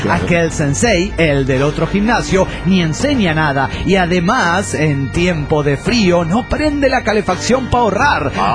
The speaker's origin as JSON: {"language": "Spanish", "town": "Cuernavaca", "region": "Morelos", "country": "Mexico", "said": "de Cuernavaca, Morelos, México."}